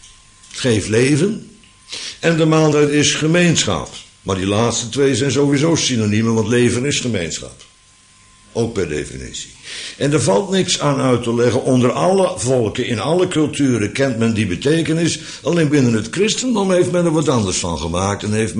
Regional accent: Netherlands; Ja, het wordt kliederen, daarom heb ik er ook een hekel aan, maar ik ben ook een Nederlander.

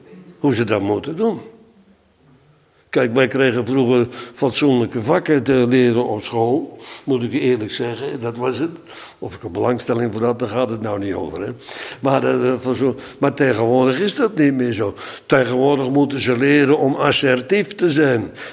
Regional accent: Netherlands; En dan moeten wij als Nederlanders daar kijken en luisteren.

